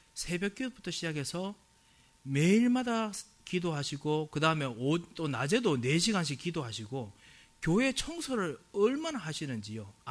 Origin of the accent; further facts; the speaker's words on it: Gyeongsang, South Korea; accent: Gyeongsang; 제가 있던 제 동네, 제가 경상도 억양쓰지 않습니까?